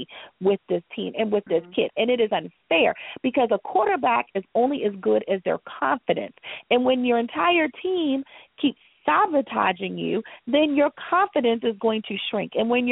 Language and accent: English; the South, United States; I'm from the South originally, so I love the Big Easy.